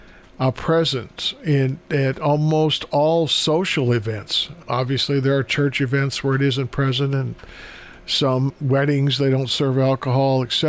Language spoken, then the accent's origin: English; Wisconsin, United States; moved away as an adult; Well, yeah, I grew up in Wisconsin, lived there until I was 21.